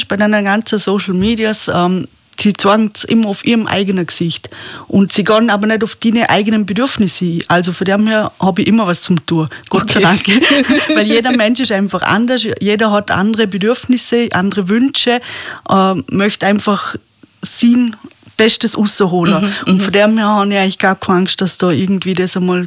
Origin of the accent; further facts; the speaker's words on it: Feldkirch, Vorarlberg, Austria; ich komme aus Feldkirch